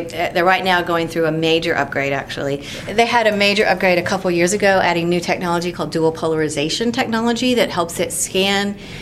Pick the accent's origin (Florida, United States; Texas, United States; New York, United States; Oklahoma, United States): Oklahoma, United States; now in Norman, United States; Yeah, I'm from Oklahoma.